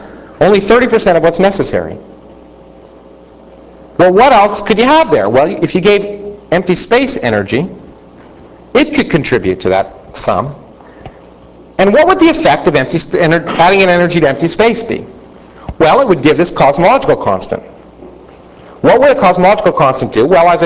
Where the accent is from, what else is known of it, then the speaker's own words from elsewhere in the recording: Canada; I say that because I grew up in Canada, and all my textbooks were American.